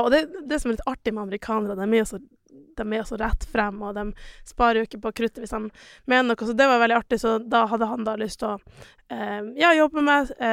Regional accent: Tromsø, Troms, Norway; for jeg er jo halvt nigeriansk, men jeg har aldri vært i Nigeria. Men, jeg er jo bare født og oppvokst i Tromsø, sant?

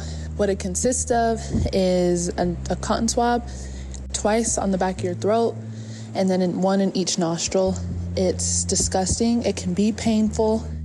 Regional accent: Corona, California, United States; I play for the Atlanta Dream. I am from Corona, California.

